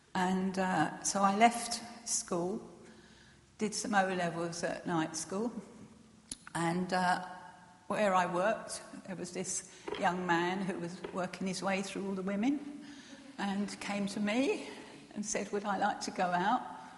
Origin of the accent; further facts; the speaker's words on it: Putney, London, United Kingdom; I grew up in Putney in southwest London.